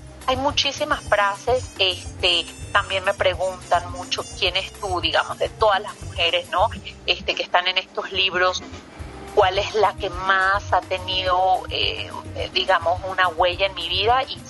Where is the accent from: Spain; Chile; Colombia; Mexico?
Mexico; obviamente como mexicana.